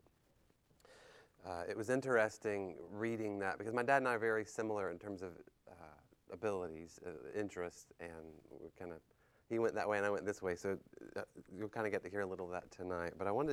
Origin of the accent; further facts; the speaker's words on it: Waynesville, North Carolina, United States; But I grew up in North Carolina, and my wife Katie as well. We both grew up near the Maggie Valley, Waynesville area, near Asheville in the mountains